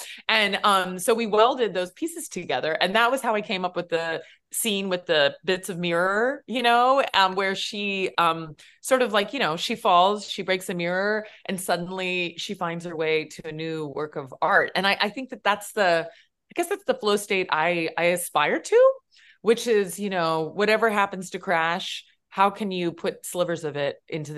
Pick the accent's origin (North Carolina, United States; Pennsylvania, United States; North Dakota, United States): Pennsylvania, United States; who works at the Center for Metal Arts in my hometown in Pennsylvania